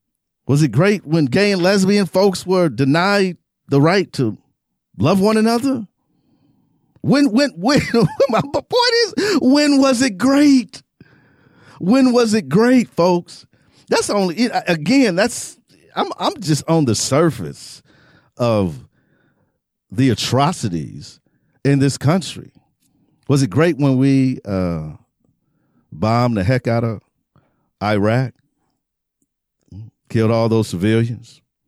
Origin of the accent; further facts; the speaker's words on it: Wisconsin, United States; I'm from Wisconsin.